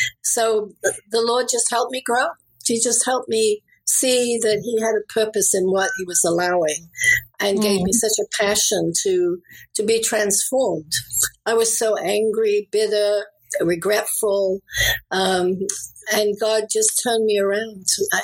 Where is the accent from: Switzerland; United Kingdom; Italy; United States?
United Kingdom; England; also born or lived in Sri Lanka / Singapore / Kenya; Well, I'm from England originally, and my father was in the British Royal Air Force, so I had a global upbringing. I lived in England, Sri Lanka, Singapore, and England in between, and then finally ended up in Nairobi, Kenya.